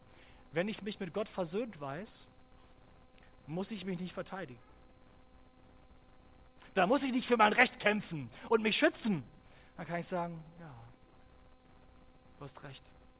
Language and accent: German; North Rhine-Westphalia, Germany; Ich bin aufgewachsen in Ostwestfalen.